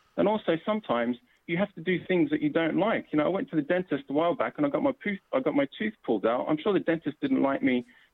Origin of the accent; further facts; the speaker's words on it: Poland; also born or lived in Australia / United Kingdom; So I'm Polish.